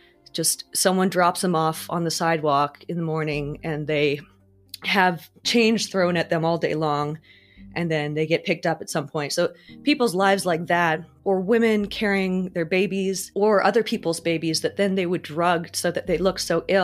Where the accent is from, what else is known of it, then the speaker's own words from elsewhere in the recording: Jakarta, Indonesia; I grew up in Jakarta in Indonesia.